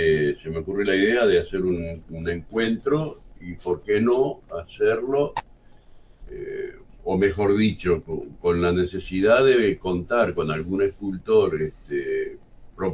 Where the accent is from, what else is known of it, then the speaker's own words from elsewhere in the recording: Atlántida, Canelones, Uruguay; also born or lived in Montevideo; now in Marindia, Uruguay; en Marindia hace 11 años que estoy. Yo soy de Atlántida, criado en Atlántida y prácticamente toda mi vida, sin ser un periodo de 10 años que estuve viviendo en Montevideo.